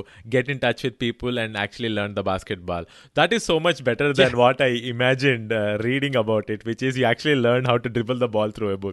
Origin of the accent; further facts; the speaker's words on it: India; now in United States; I'm originally from India, and the Indian culture is very collective. So when I came to the US